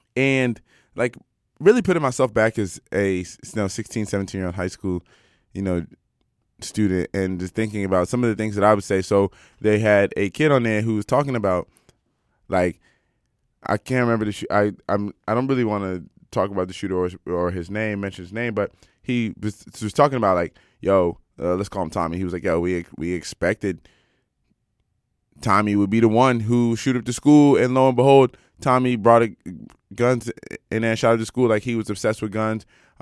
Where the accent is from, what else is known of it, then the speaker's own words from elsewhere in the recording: United States; I mean, like, as an American